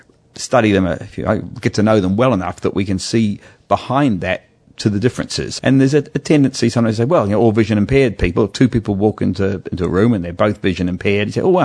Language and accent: English; Australia; as an Australian writing